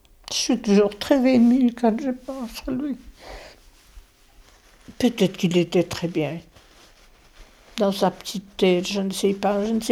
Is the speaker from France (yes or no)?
no; Froidmont, Wallonia, Belgium; je suis institutrice maternelle